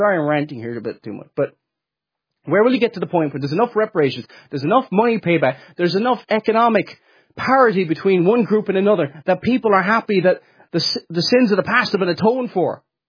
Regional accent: Ireland; I'm Irish, by the way.

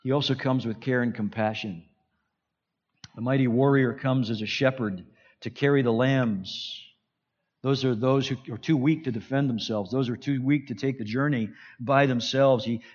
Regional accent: Glasgow, Scotland, United Kingdom; when I was a little boy growing up in Scotland, I was never afraid to go to Glasgow with my dad.

